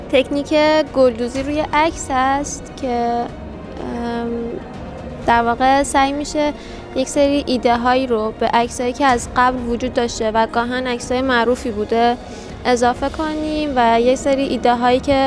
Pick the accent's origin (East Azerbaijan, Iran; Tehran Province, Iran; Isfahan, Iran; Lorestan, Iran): Tehran Province, Iran; Tehran; از تهران میام